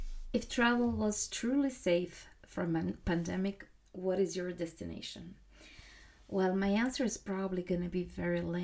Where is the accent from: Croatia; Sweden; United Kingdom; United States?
Croatia; since I'm coming from Croatia, and not only from Croatia, but from an island in Croatia, I always had this part of beach and leave me alone part every single summer